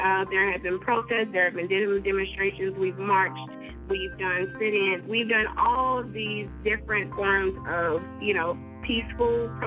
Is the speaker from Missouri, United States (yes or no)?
yes; St. Louis, Missouri, United States; I'm from St. Louis, Missouri, actually. A lot of my family lives in the Ferguson-Florissant area.